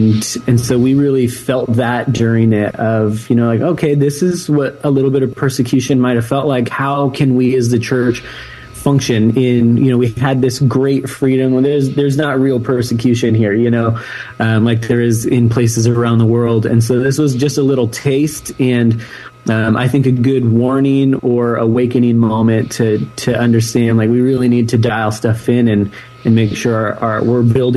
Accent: California, United States; My wife and I grew up here in Sonoma County

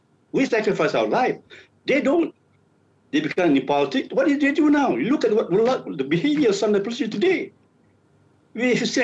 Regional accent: Malaysia; I am a Malaysian first.

